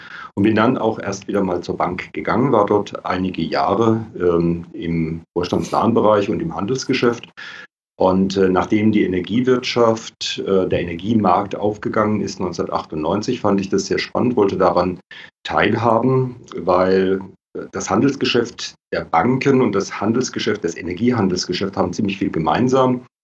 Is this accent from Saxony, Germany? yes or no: no; Baden-Württemberg, Germany; komme aus der Nähe von Karlsruhe, lebe auch dort wieder. Mhm. Zwischendurch war ich mal in Berlin